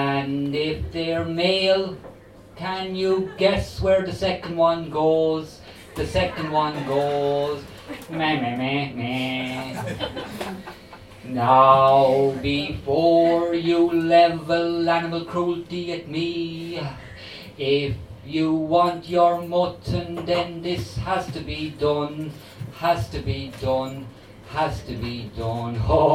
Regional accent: Galway, Connacht, Ireland; I'm from Galway. I suppose it could be worse, I could be from Mayo.

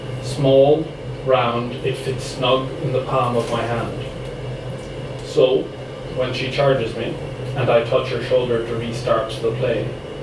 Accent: Cork, Munster, Ireland; now in London, United Kingdom; I'm from Cork, but been living in London for 10 years

